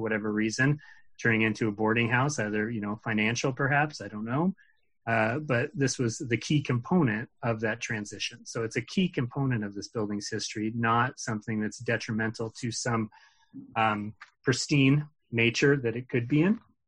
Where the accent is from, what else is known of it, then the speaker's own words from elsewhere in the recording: Tacoma, Washington, United States; I grew up in Tacoma. I grew up in this neighborhood.